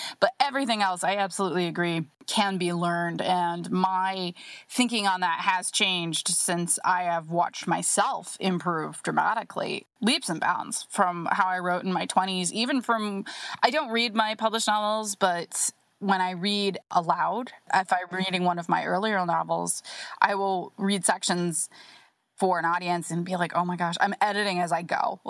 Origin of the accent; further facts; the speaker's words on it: Ohio, United States; I'm from Ohio myself